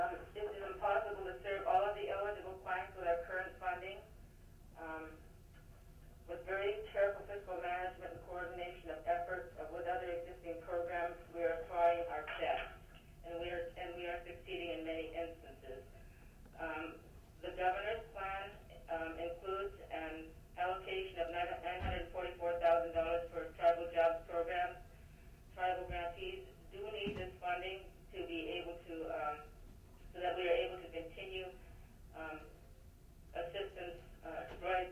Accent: Alaska, United States; I was born and raised in the Yukon-Kuskokwim Delta area, an area of the state with the highest number of welfare recipients

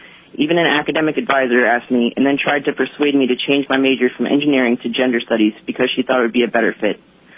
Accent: the South, United States; I was raised in the South, and when I joined the Army, I carried a lot of prejudices with me.

